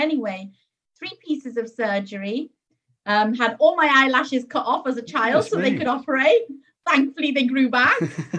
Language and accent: English; Wrexham, Wales, United Kingdom; also born or lived in Huddersfield; So my parents are of Pakistani origin. I was born in Huddersfield in West Yorkshire at the age of two. I was when we moved to North Wales in Wrexham. So that's where I grew up.